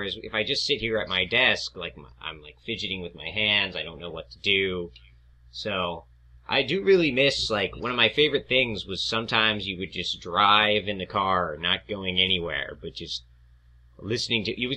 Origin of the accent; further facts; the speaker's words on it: Allentown, Pennsylvania, United States; because I grew up in Allentown, Pennsylvania, 3 hours from Penn State, where I went to college.